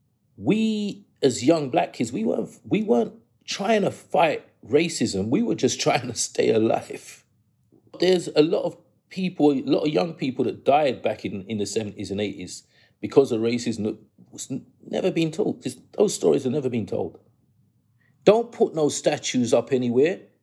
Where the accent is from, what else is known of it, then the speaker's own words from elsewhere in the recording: England, United Kingdom; born there; I was born in England.